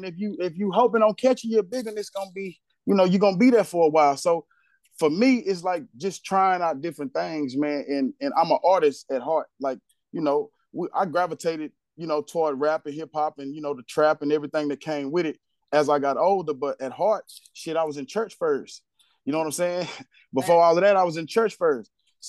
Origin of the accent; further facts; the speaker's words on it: Pine Flat, United States; moved away as an adult; also born or lived in Houston; So yeah, man … from Pine Flat, man. And yeah, man, I had a journey, man. I got married when I was young, moved to Houston.